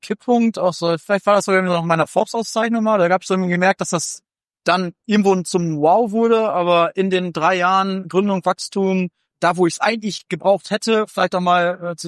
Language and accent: German; Lingen, Lower Saxony, Germany; ich komme ursprünglich aus Lingen im Emsland